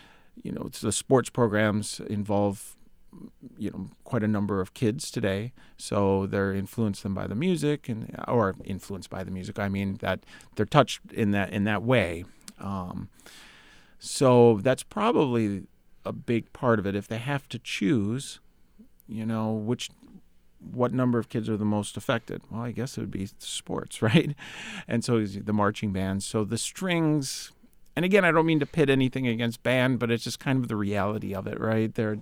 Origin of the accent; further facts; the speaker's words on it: Wisconsin, United States; I grew up in the Milwaukee area, so I was very fortunate in that there were a lot of opportunities there. I grew up in a suburb of Milwaukee that had a strong string program.